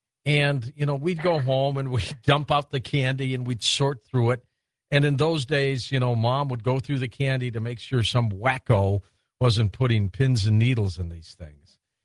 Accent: Detroit, Michigan, United States; growing up in the Detroit area, our neighbor across the street, instead of giving us candy, would always give us 2 pennies. And, you know, this is back in the 60s.

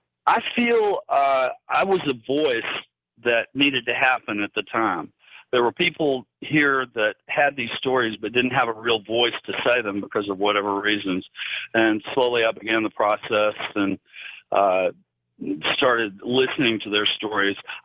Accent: Houston, Texas, United States; born there; I was born in the Heights in Houston, Texas.

